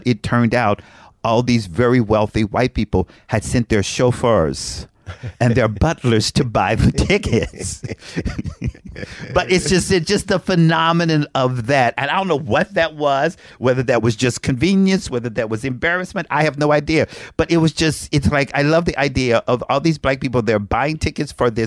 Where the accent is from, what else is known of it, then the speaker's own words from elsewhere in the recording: Frankfort, Kentucky, United States; I'm from Frankfort, Kentucky.